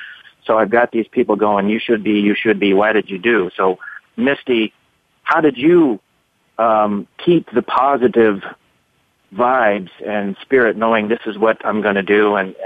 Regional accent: Nevada City, California, United States; Nevada City.

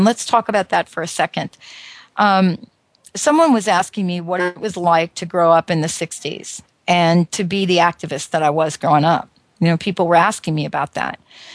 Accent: New Jersey, United States; I'm from Jersey. And so, of course, I work for the telephone company. I was homeless at 17, you know.

